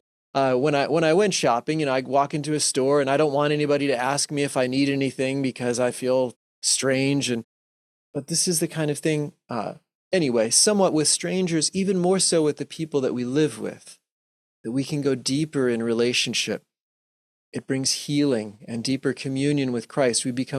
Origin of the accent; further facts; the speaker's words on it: Connecticut, United States; born there; originally I'm from I was born in Connecticut. I grew up across country, and my dad was in the Navy